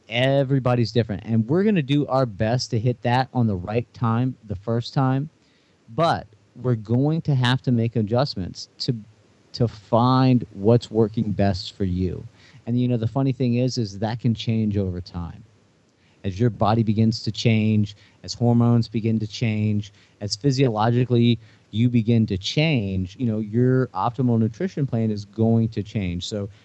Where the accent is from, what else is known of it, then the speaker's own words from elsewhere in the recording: Louisiana, United States; And so being Cajun, we would gather in the kitchen and we would cook different dishes.